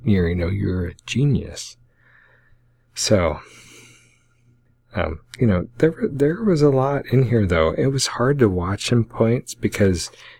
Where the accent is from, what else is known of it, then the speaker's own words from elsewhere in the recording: Alaska, United States; growing up in Alaska and thinking I wasn't going to live past 20 because there was going to be some nuclear annihilation that was going to wipe Alaska off the map.